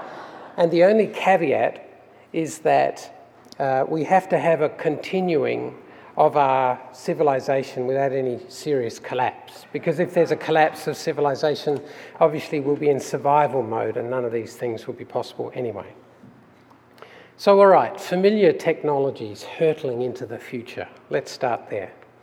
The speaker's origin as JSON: {"language": "English", "country": "Australia", "accent": "Australian", "moved": "yes", "said": "Yesterday was the 25th anniversary of my arrival in this fine country, but my accent remains an Australian accent"}